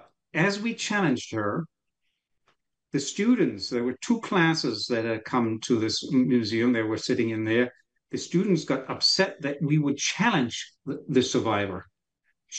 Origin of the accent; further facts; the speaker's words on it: Germany; accent: German; English is a second language; in my case, back then, 20 years ago, I had still a somewhat stronger German accent. They asked me where I am from. I was from Germany, and I told them.